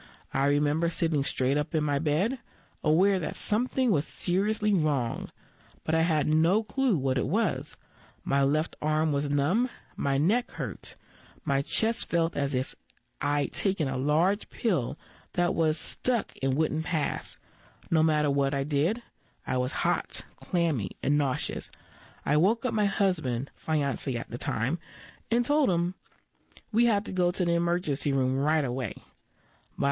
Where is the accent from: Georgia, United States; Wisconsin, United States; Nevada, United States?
Georgia, United States; Atlanta; What was your upbringing like? I was raised in Atlanta. My mother worked in my father's office.